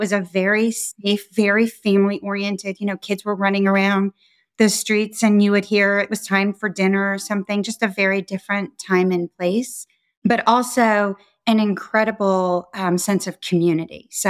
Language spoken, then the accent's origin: English; Henniker, New Hampshire, United States; I don't think the little girl growing up in New Hampshire ever envisioned what was to come